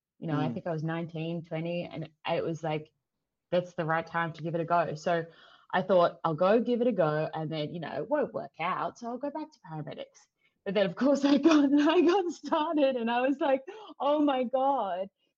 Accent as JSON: {"language": "English", "town": "Sydney", "region": "New South Wales", "country": "Australia", "tie": "born or raised there", "said": "I grew up in Sydney."}